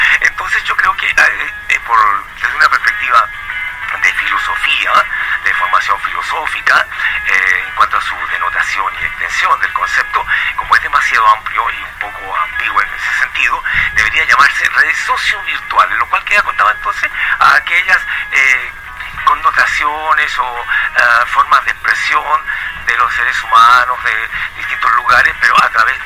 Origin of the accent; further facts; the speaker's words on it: Ancud, Los Lagos, Chile; born there; also born or lived in Castro; Yo nací en Ancud, pero también viví en Castro y otros lugares.